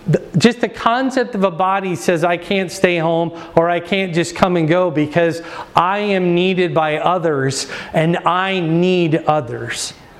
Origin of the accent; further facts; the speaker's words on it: Fort Dodge, Iowa, United States; You know, I grew up with Catholics in Fort Dodge.